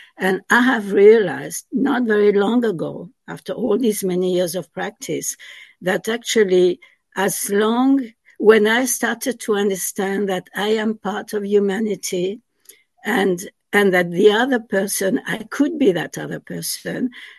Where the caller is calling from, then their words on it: France; English is a second language; English is not my mother tongue, okay? So excuse my accent. And I am speaking to you from France